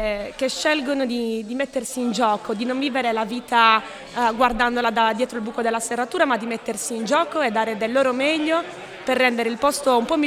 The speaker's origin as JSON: {"language": "Italian", "town": "Cagliari", "region": "Sardinia", "country": "Italy", "said": "Sì, anch'io sono di Cagliari."}